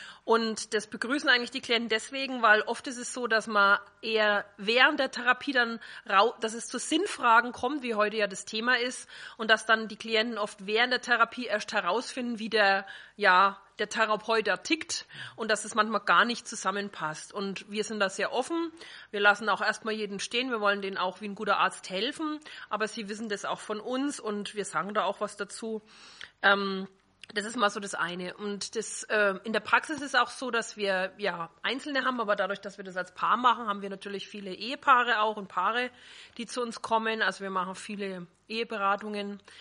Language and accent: German; Bayreuth, Bavaria, Germany; Und wir kommen aus Bayreuth